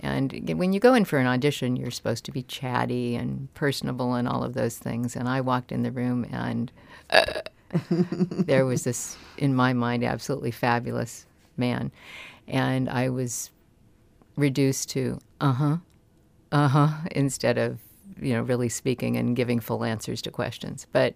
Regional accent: Los Angeles, California, United States; I grew up in Los Angeles, and as a result, I was I danced from the time I was five until forever.

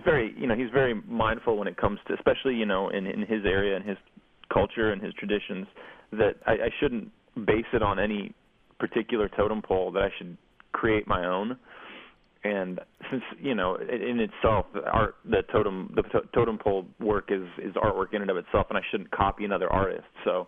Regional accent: Palmer, Alaska, United States; also born or lived in Anchorage; I'm from the Matsu Valley, Palmer, and I grew up in Palmer and Anchorage

